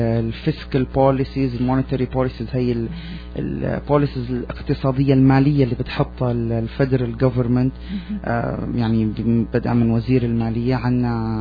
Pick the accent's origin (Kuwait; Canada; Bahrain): Canada; طبعا مبسوط ككندي. مبسوط كثير.